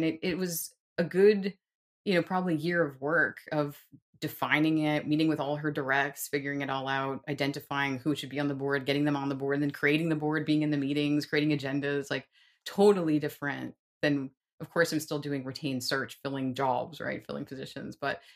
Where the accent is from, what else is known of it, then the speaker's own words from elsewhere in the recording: New York, United States; also born or lived in Washington, D.C.; now in Austin, United States; I'm from New York, but then I was in DC. That's where I met Steve, my husband.